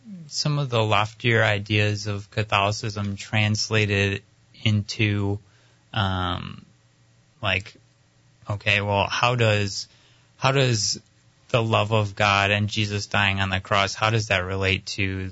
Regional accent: Detroit, Michigan, United States; Well, I grew up in the Detroit area.

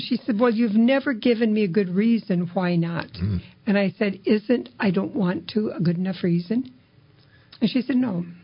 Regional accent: Iowa, United States; I grew up in Northwest Iowa, way out in the snow belt.

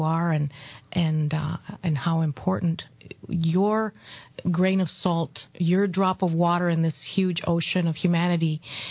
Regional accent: Mexico; I met her growing up in Mexico.

